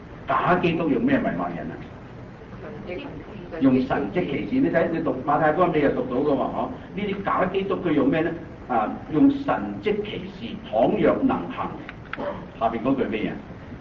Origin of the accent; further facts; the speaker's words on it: China; 我哋中國人咧，睇我哋中國人咧就氣功啊，係咪啊？